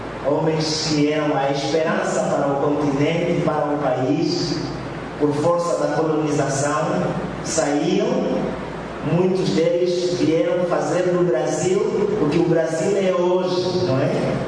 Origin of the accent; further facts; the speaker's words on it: Angola; born there; sou angolano genuíno mesmo, como já me falo, disse, sem dolo algum. E eu sinto alegre por Deus ter me feito nascer naquela terra que se chama Angola.